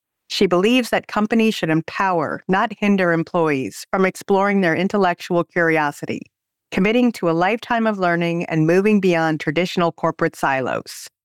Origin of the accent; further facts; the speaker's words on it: Hudson, Ohio, United States; I grew up in a little town called Hudson. It was outside of Cleveland, between Cleveland and Akron.